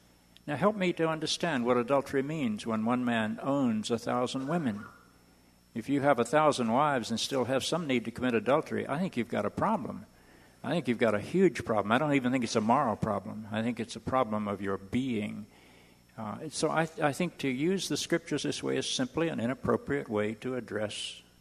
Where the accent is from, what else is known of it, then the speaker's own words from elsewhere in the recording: the South, United States; I grew up in the South, so I know the scourge of slavery and segregation and what it's done to people of color.